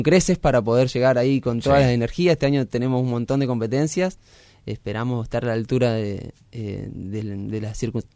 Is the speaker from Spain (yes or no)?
no; Argentina; nos compete como argentino poder hacer un buen asado.